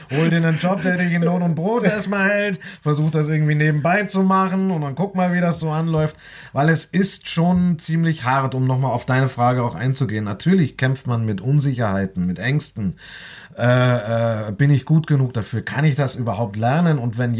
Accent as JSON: {"language": "German", "region": "Southern Germany", "country": "Germany", "said": "also ich stamme ursprünglich aus Süddeutschland"}